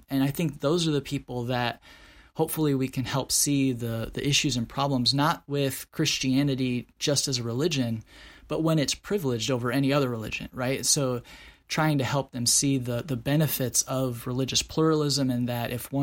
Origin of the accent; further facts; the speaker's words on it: Midwest, United States; born or raised there